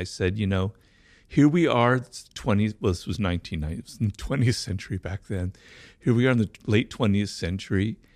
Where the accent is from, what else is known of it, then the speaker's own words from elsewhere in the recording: Los Angeles, California, United States; Well, I grew up here in Los Angeles, not far from where we are, in a neighborhood called Baldwin Hills, and then we moved to another neighborhood.